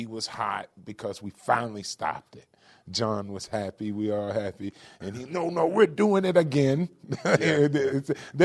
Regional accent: Virginia, United States; I'm from Virginia.

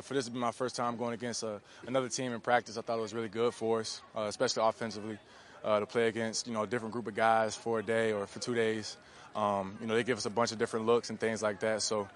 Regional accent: Virginia, United States; You know, growing up in Virginia, it's not far from Pittsburgh.

